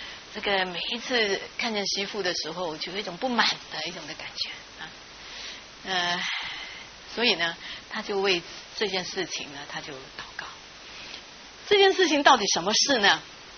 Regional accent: China; 那这个老外哈、啊，我们中国人总是叫别人是外面的，外面的啊。

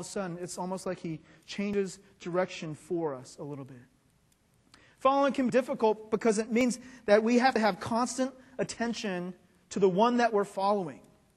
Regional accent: Atlanta, Georgia, United States; I'm from Atlanta, Georgia. And we're both in a city that we don't know.

